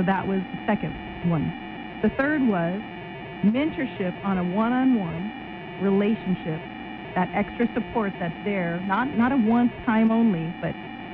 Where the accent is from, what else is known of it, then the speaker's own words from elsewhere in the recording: Dayton, Arizona, United States; Tom and I grew up in Dayton, Arizona, you know, closer to Hyder than Dayton, right?